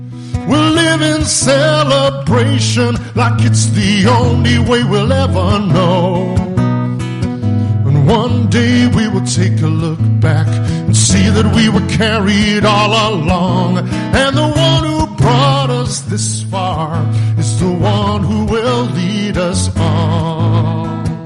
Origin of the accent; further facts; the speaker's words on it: South West England, United Kingdom; now in Cheshire, United Kingdom; I live in Cheshire, which is up there just south of Manchester. And I'm from Cornwall originally, but I've been up in Cheshire for 15 years now.